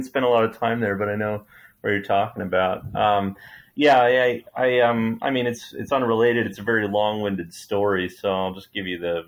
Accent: Vermont, United States; born and raised in Vermont, it was my solemn duty.

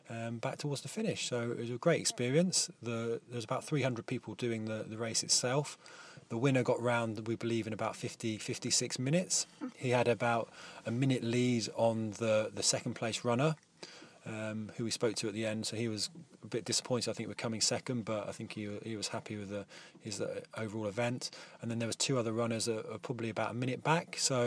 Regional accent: Tring, East of England, United Kingdom; So I come from Tring, so I'm quite new to running really.

